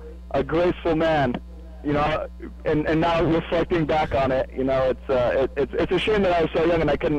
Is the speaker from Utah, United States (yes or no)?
yes; Utah, United States; I'm born and raised in Utah, and so most everybody around there is Denver fans.